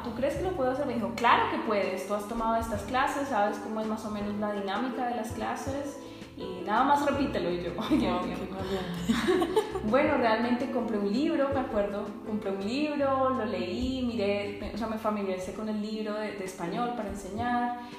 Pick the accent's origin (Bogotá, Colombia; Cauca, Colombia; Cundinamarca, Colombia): Bogotá, Colombia; moved away; salí de Bogotá, una ciudad de, en esa época eran 7 millones de habitantes, y me mudé a un pueblo muy pequeño, que yo creo que tendría máximo 100 mil habitantes